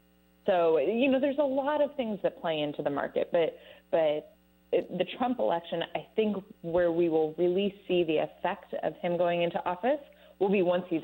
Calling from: Virginia, United States; Virginia.

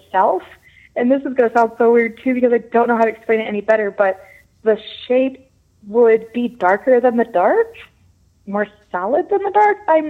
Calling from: Michigan, United States; I am from Southern Michigan.

